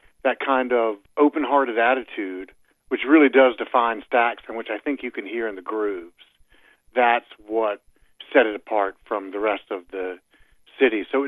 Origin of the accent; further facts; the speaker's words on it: Memphis, Tennessee, United States; I'm born and raised in Memphis